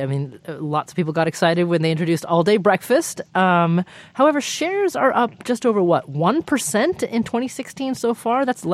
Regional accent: Corvallis, Oregon, United States; one of my fondest memories growing up in Corvallis, Oregon, is riding my bike through the McDonald's drive-thru.

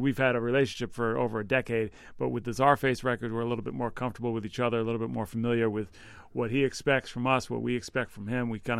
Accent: Massachusetts, United States; I mean, I grew up on the North Shore, but my family lived in Dorchester.

